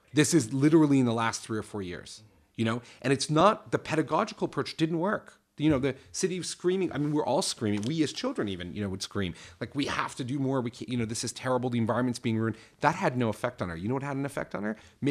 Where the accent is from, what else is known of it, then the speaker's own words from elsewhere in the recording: Toronto, Ontario, Canada; I grew up in Toronto and I lived there.